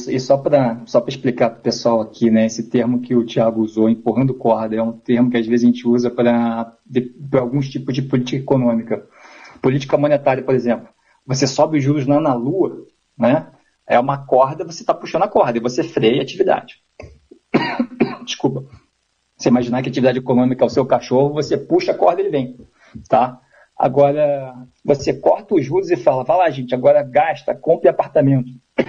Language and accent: Portuguese; Brazil; A gente sabe o que é uma recessão, a gente é brasileiro, né?